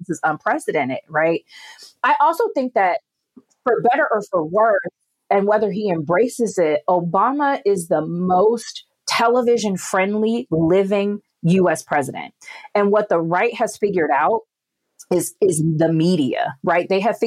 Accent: California, United States; Now, I grew up in Maxine Waters district, so you ain't gonna get no pushback from me on that.

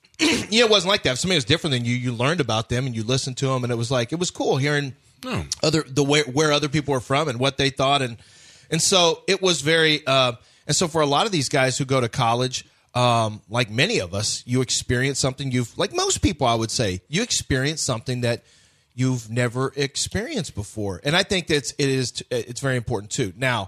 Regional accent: Richmond, Texas, United States; I'm from Richmond Rosenberg.

